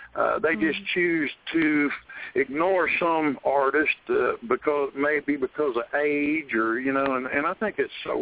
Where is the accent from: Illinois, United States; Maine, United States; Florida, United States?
Florida, United States; Jacksonville; also born or lived in California / San Antonio, Texas; So I grew up some in California, some in San Antonio, Texas, and then by the time I got into about the third, fourth grade, I was in Jacksonville, Florida, and that's where I went through school until I went into the Army myself.